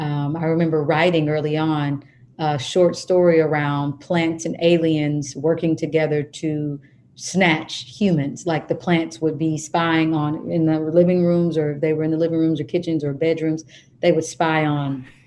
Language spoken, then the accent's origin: English; Kansas, United States; I love musicals. I mean, I love, because I am from Kansas.